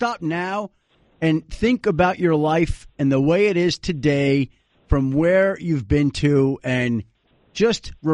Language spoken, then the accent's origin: English; Bellmore, New York, United States; I'm from Belmore, Long Island, right?